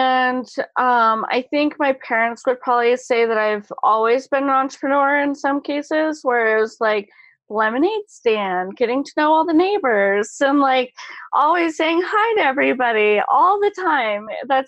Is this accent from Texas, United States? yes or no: no; Colorado Springs, Colorado, United States; And so I grew up in Colorado Springs.